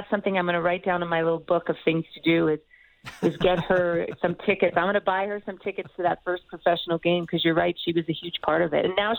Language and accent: English; Canada; it's not fun to watch as a Canadian